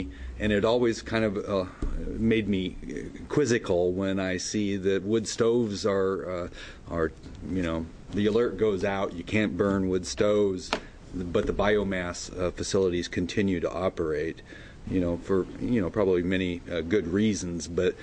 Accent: Eugene, Oregon, United States; I know I'm from the Eugene Springfield area where LRAPA has programs for alerts

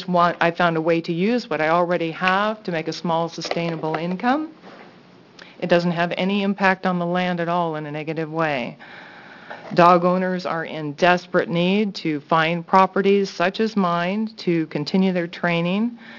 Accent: Beaver Creek, Oregon, United States; I'm from Beaver Creek, Oregon, Clackamas County.

